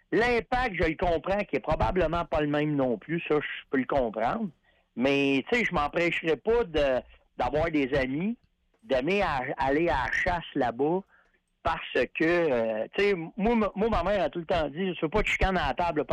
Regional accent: Canada; tu le vois bien par mon accent, là, j'ai pas un accent presque américain, là. Puis il disait, where are you from? Tu sais, ben, je viens du Canada

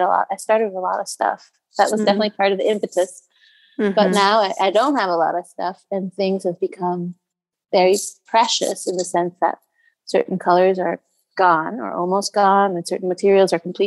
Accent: Switzerland; I'm half Swiss, and my mother is actually American. But I was raised in Switzerland.

